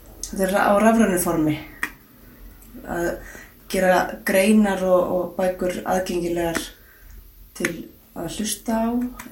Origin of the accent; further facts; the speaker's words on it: Reykjavík, Capital Region, Iceland; Ég ólst upp í Breiðholtinu, í Seljakarinu. En ég nú ættið frá Ströndum. Já. Og til Hólmavík og úr Húnavatnssýslunni.